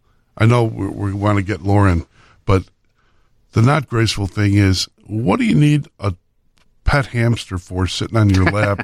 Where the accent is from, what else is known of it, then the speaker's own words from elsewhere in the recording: Chicago, Illinois, United States; We're from Chicago. When I say the Chicago way, when you say the Chicago way, we know what we're talking about because that is the way.